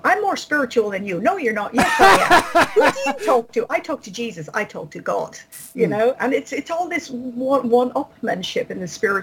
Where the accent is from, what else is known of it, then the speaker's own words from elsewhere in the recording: Ireland; now in United Kingdom; I'm from Ireland. I live in the UK.